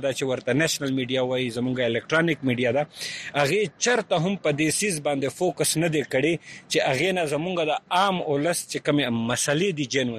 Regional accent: Khyber Pakhtunkhwa, Pakistan; زه به حیثیت د وزیرستان یو وګړی، زما کور په 2009 اپریشن کې دا خبره محسوس زله کړې هم ده، زما کور وران شوی دی.

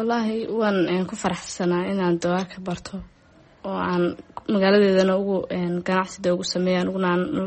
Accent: Qoryaale, Togdheer, Somalia; waxaan ka imid gobolka Togdheer, gaar ahaan Qoryaale, degmada Qoryaale.

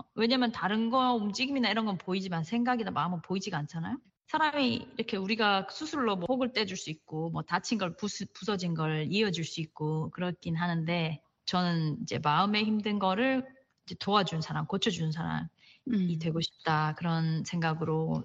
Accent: Daegu, South Korea; 왜냐하면 전 대구 사람이거든요. 엄청 춥잖아요.

